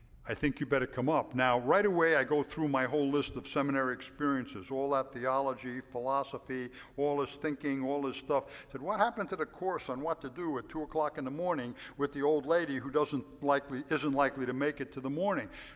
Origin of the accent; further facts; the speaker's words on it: United States; born there; I'm glad and thankful that I'm an American, but do I thank God that I was born in this place?